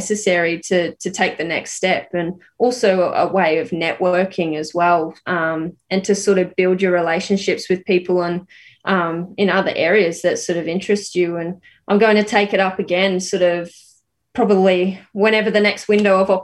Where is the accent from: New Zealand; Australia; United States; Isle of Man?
Australia; Rockhampton, Queensland; growing up in Rocky, in a regional area, sort of having to move to the metropolitan areas to excel at your sport.